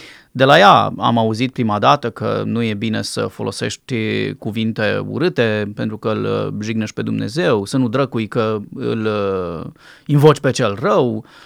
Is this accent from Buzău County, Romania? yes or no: no; Bucharest, Romania; m-am născut în București, am crescut într-o familie de oameni, cum se cade, părinți buni, care ne-au iubit, ne-au îngrijit pe mine și pe fratele meu mai mic, dar n-am avut legătură cu Dumnezeu, cu biserica